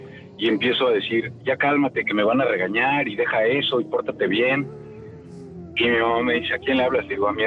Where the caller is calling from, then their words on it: Veracruz, Mexico; llamo del puerto de Veracruz.